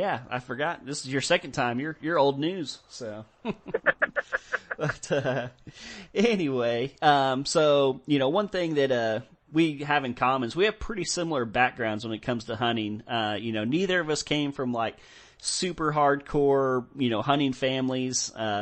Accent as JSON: {"language": "English", "region": "Texas", "country": "United States", "tie": "born or raised there", "said": "You know, it's hard to find, you know, growing up in Texas and stuff. Texas is very privatized."}